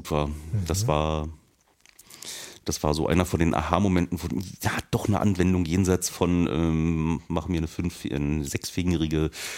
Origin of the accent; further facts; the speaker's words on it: Germany; Ja, ich bin in der DDR groß geworden.